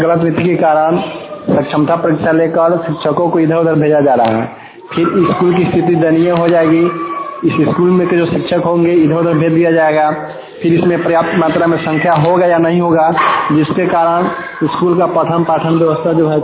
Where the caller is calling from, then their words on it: India; कुशवाहा टोला से बोल रहा हूँ। मेरे गांव में जो विद्यालय है